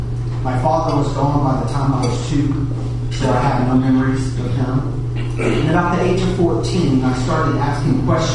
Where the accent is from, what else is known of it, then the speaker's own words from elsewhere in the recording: Galveston, Texas, United States; now in Cypress, United States; I live in Cyprus. I grew up in Galveston, like I mentioned.